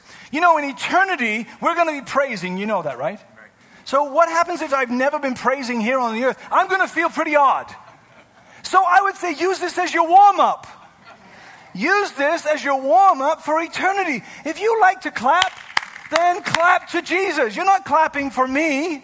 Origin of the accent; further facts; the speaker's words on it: United Kingdom; I come from a reserved family. I get it. I'm British. The cold British side of things.